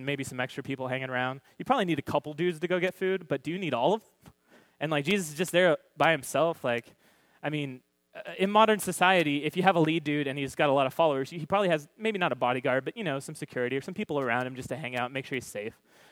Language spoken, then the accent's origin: English; Orlando, Florida, United States; the Magic's my team. This is my hometown.